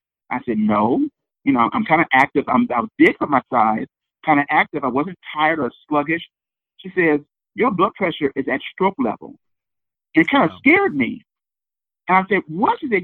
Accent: Cleveland, Ohio, United States; also born or lived in Dayton / Cincinnati; I was living my life in Ohio. I was born and raised in Cleveland.

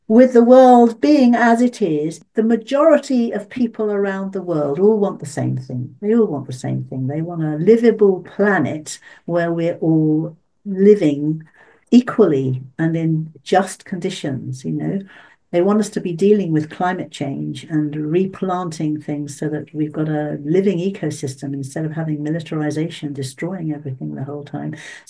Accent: United Kingdom; And I must say, as British citizens, we don't find that a very, we don't enjoy hearing that if you go over there, you're now in American territory.

